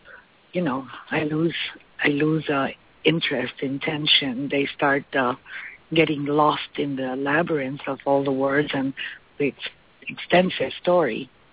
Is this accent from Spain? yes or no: yes; Spain; English is a second language; She's also Spanish from, you know, my home country.